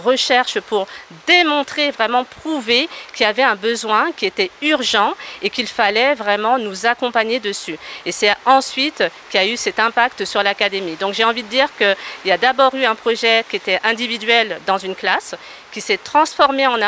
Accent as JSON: {"language": "French", "town": "Cayenne", "country": "French Guiana", "said": "Donc je leur disais, ben, moi je viens de Cayenne."}